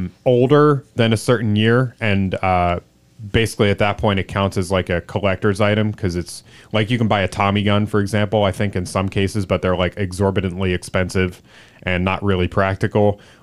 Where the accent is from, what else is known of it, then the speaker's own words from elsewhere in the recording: Raytown, Missouri, United States; And Lindell Mays of Raytown, not doing my my hometown any favors.